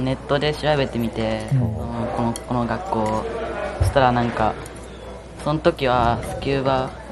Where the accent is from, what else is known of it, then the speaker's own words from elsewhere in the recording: Hino, Tokyo, Japan; now in Okinawa, Japan; 東京の日野から来ました。